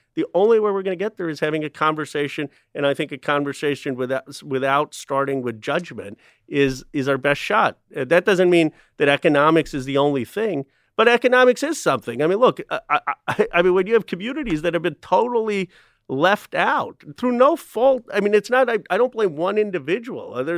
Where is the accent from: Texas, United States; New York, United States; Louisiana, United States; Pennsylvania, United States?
Pennsylvania, United States; Philadelphia; born there; When I was growing up, I was born in Philadelphia.